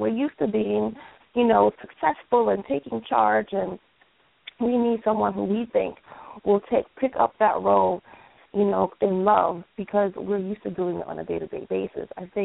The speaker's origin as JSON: {"language": "English", "region": "New York", "country": "United States", "said": "I'm from New York, so every New Yorker I have ever met, including me, is arrogant."}